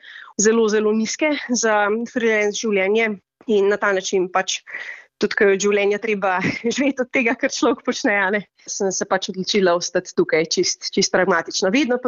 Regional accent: Kranj, Upper Carniola, Slovenia; moved away as an adult; now in Finland; Po rodu sem Kranjčanka

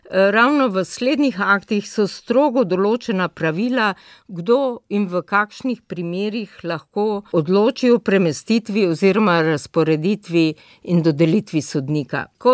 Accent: Ptuj, Drava, Slovenia; Po rodu sem Ptujčanka.

